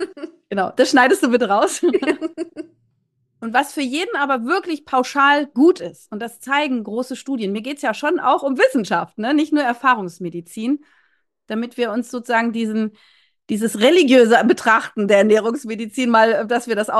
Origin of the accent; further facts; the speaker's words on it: Berlin, Germany; Ich bin ja aus Berlin.